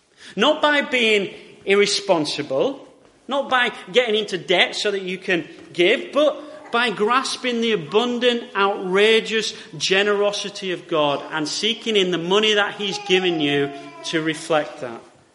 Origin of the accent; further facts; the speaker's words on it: Yorkshire and the Humber, United Kingdom; And then, as a Yorkshireman, I don't like doing this one.